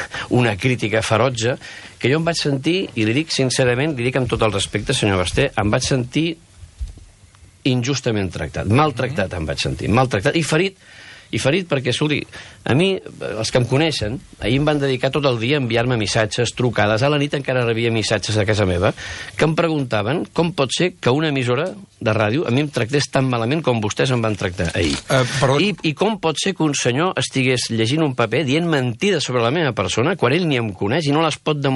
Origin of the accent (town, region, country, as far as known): Catalonia, Spain; born or raised there; first language ca